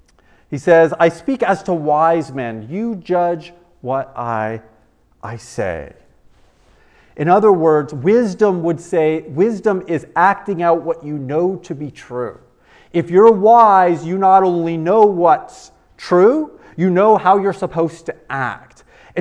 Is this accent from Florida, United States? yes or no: yes; Florida, United States; When I grew up in Florida, and every day at school, we would stand at our desks.